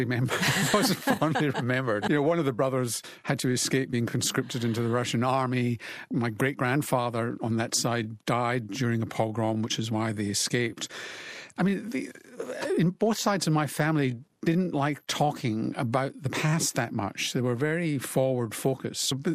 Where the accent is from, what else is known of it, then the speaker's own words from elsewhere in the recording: United Kingdom; there's a group of guys that I grew up with in Britain who spread all over the world.